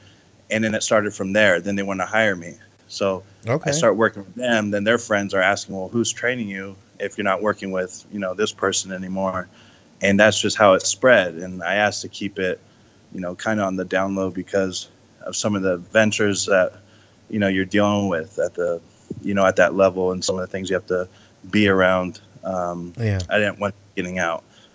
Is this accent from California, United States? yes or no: yes; San Diego, California, United States; now in Sacramento, United States; I'm from San Diego, but I'm in Sacramento with Anthony, actually, right?